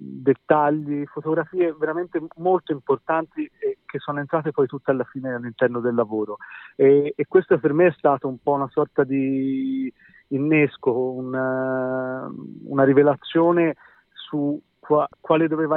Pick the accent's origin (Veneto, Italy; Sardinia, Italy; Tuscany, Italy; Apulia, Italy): Tuscany, Italy; Raggiolo; mi hanno stato riportato a quando ero piccolo io, a Raggiuolo, alla mia infanzia